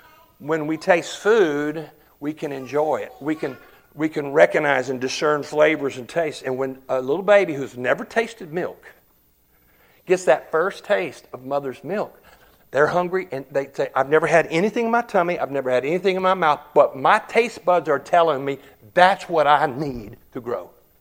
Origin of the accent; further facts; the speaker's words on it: Texas, United States; I grew up in West Texas, and West Texas is not a lot different than rural Central Virginia.